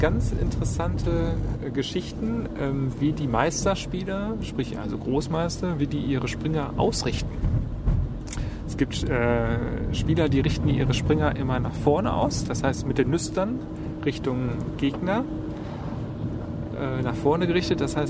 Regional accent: Essen, North Rhine-Westphalia, Germany; vor allen Dingen hier in Essen. Ich bin Essener.

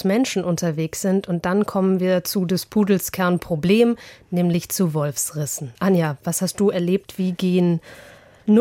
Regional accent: Lower Saxony, Germany; die zweitmeisten Wölfe sind dann in Niedersachsen, also meinem Herkunftsland.

